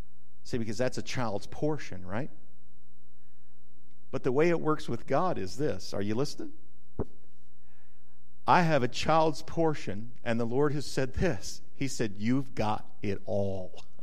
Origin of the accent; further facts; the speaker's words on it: New Mexico, United States; Oh, yeah, I was born and raised in New Mexico. I was a reprobate as a teenager